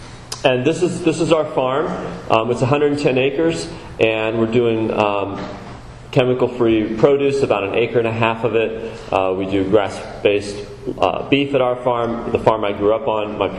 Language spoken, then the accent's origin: English; Anita, Iowa, United States; I grew up in Anita, Iowa, population 1,000 in Cass County, about an hour west of here.